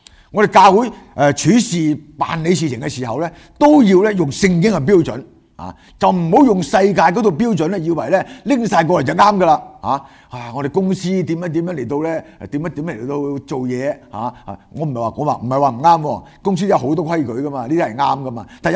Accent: Guangdong, China; 唔好隨便發誓我哋廣東人話咩啊

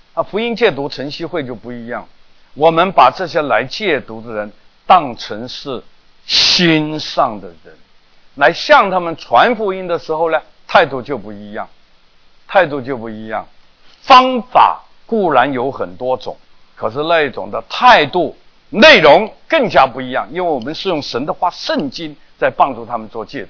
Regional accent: Hong Kong; 我从小在香港长大，12、13岁呢，我就在外边鬼混

